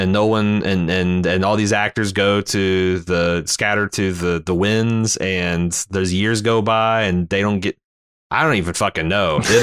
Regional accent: United States; It's kind of crazy being an American looking on the outside, looking in.

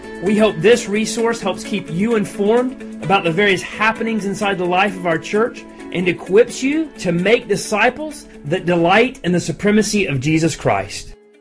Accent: Atlanta, Georgia, United States; your sister lives in the same place, same suburb where I grew up in Atlanta.

